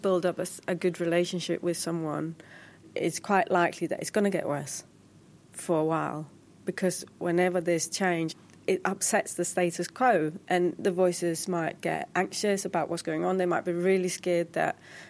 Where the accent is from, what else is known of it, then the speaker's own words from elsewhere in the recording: Denmark; now in United Kingdom; I'm originally from Denmark and now live in England.